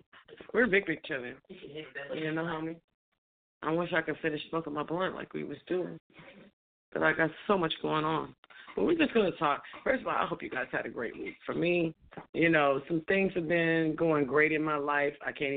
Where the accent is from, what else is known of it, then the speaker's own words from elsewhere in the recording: Compton, California, United States; I was raised by wolves, my nigga. I'm from Compton.